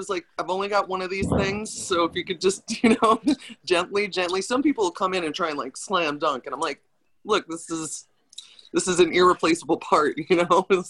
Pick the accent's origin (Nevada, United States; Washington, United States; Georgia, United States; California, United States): Nevada, United States; Las Vegas; oh, sorry, I'm from Vegas. This may take a minute.